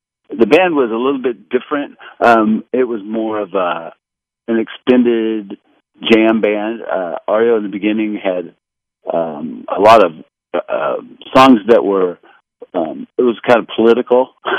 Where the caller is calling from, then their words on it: Orlando, Florida, United States; I'm down here in Orlando, Florida.